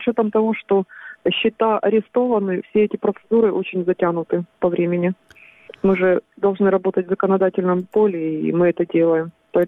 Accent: Crimea, Ukraine; Поэтому мы, выходцы с Крыма, рассказываем им ситуацию

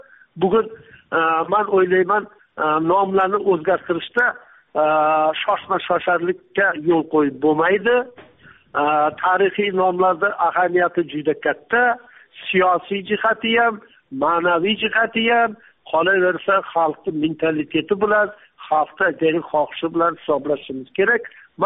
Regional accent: Jizzakh, Jizzakh Region, Uzbekistan; also born or lived in Mirzachoʻl; Mirzacho'l 49-yilda biz ko'chib kelganmiz Jizzaxdan, tog'lar orasidan, go'zal vodiydan To'qaylarning ichiga. Mirzacho'l degan joyga ko'chib kelganmiz.

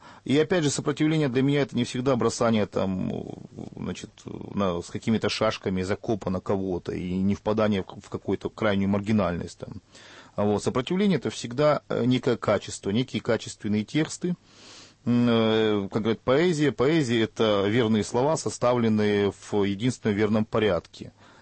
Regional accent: Kherson, Kherson Oblast, Ukraine; born there; я родился в Херсоне

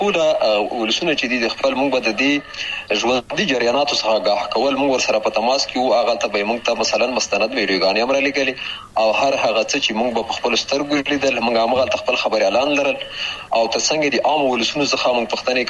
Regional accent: Khyber Pakhtunkhwa, Pakistan; ما هغه 1340 کال و چې زه په همدې ولسوالۍ کې پیدا شوم، د بابو خیلو نومې ځای کې چې دا هم همدغه ته هم جوار ولسوالۍ ده، د ښکته پښتونخوا هغه ولسوالۍ چې د ډیورن کرخې سره جوخته پرته ده

